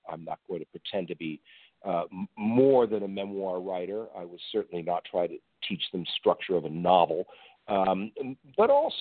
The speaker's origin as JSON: {"language": "English", "town": "Hartford", "region": "Connecticut", "country": "United States", "tie": "born or raised there", "said": "He later went on to live in my hometown, where I live now, of Hartford, Connecticut."}